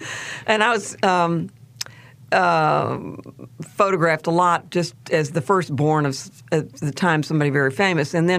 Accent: Chapel Hill, North Carolina, United States; But so I grew up in Chapel Hill.

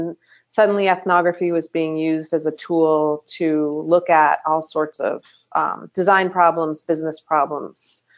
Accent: Evanston, Illinois, United States; I am from Chicago. I'm born and raised in Evanston, which is just north of the city.

